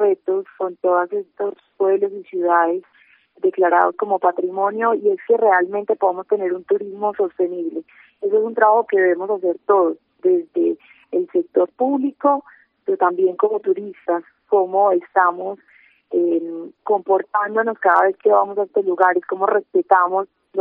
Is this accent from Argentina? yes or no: no; Antioquia, Colombia; aquí la familia es lo principal para nosotros en Antioquia.